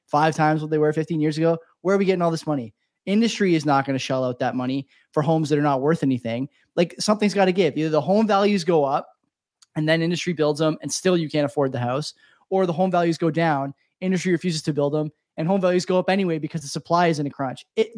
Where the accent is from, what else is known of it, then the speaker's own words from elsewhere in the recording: Canada; it's frustrating as a Canadian to hear my American friends, you know, giving me shit too.